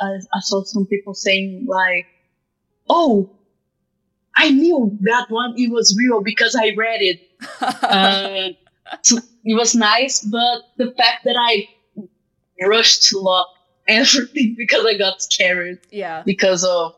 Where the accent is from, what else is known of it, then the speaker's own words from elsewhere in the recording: Brazil; I was like screaming a lot that I was from Brazil.